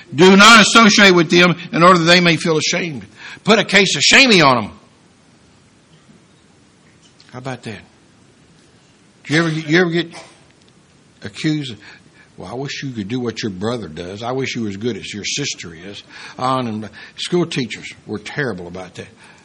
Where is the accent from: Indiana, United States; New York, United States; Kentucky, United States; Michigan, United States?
Kentucky, United States; now I could be mistaken because I am from Kentucky, but I best remember Jesus was a Jew.